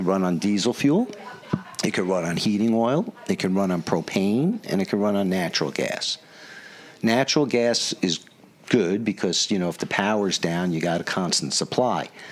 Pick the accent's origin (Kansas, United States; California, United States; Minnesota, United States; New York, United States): New York, United States; Bedford; I'm from Bedford, and for those of us north of 287, it's a jungle.